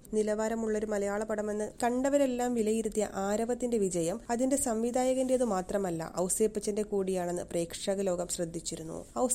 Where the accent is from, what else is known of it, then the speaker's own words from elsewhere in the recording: Ollur, Kerala, India; ജനിച്ചു വളർന്ന ഒല്ലൂരിലെ ഞങ്ങളുടെ ഇടവകയിലെ അച്ഛൻ എനിക്കൊരു വയലിൻ സമ്മാനമായി തന്നു. അങ്ങനെ പള്ളിയിലെ മ്യൂസിക്കൽ ട്രൂപ്പിൽ അംഗമായി, പിന്നീട് ഒല്ലൂരിലും തൃശൂരിലുമുള്ള പല ഗായക സംഘങ്ങളിലും വയലിനിസ്റ്റായി പ്രവർത്തിച്ചു.